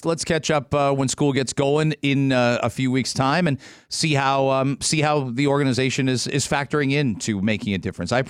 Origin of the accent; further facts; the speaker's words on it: England, United Kingdom; And I grew up outside of London.